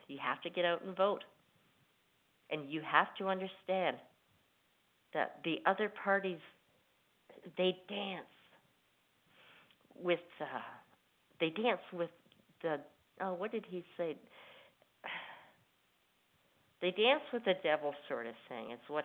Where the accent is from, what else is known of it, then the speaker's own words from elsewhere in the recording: Canada; As you know, I hail from Canada.